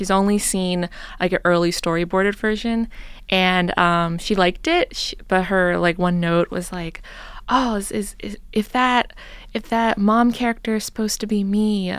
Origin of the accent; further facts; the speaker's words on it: Toronto, Ontario, Canada; I'm from Toronto, Canada